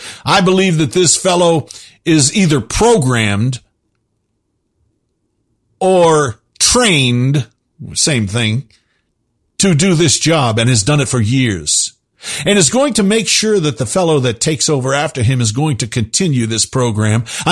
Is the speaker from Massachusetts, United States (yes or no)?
yes; Boston, Massachusetts, United States; See, I'm from Boston. When he says horns, that's not how Texans say horns.